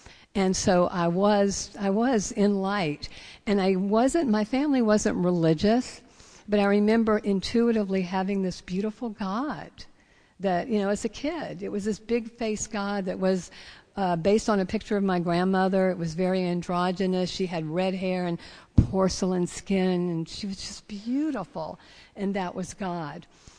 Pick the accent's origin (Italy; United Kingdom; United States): United States; Savannah, Georgia; But where I came from a southern town, Savannah, Georgia, and I was born Jewish to parents who cherished me and really wanted me. I had three brothers.